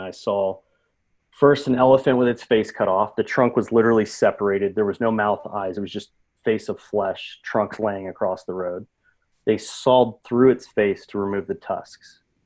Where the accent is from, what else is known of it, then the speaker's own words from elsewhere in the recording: Tampa, Florida, United States; I'm from Tampa, Florida originally. I grew up in a family that my mother always taught myself, my brother and sister that, you know, you treat animals like you treat humans.